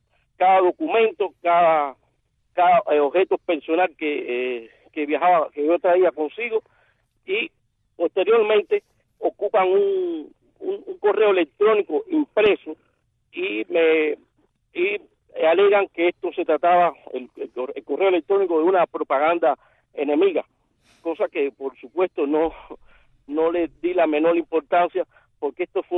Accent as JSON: {"language": "Spanish", "region": "Matanzas", "country": "Cuba", "tie": "born there", "said": "cuando regresaba de La Habana, un destino a Matanzas, mi ciudad natal"}